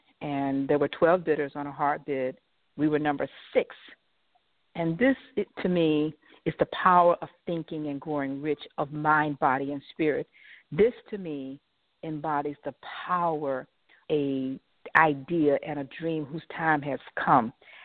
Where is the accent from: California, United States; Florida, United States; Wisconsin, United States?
Florida, United States; West Palm Beach; when I decided to bid a project in my hometown of West Palm Beach, Florida